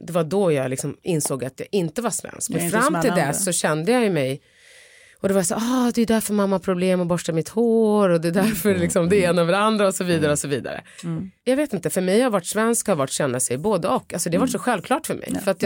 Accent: Eritrea; Jag kom ursprungligen från Eritrea och det har varit viktigt för dem att vi ska kunna språket och den kulturen

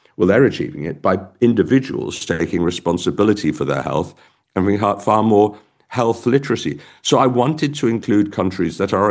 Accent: United Kingdom; It was a period that I felt deeply humiliated to be a Brit, and now I'm partly a Brit and a German.

